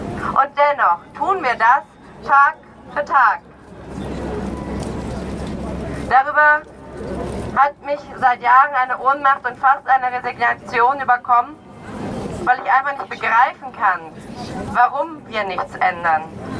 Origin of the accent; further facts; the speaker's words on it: Cologne, North Rhine-Westphalia, Germany; ich komme aus Köln